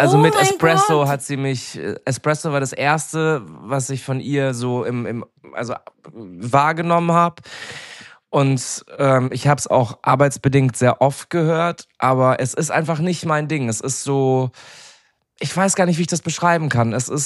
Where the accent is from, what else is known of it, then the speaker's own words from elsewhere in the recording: Munich, Bavaria, Germany; ich komme aus München.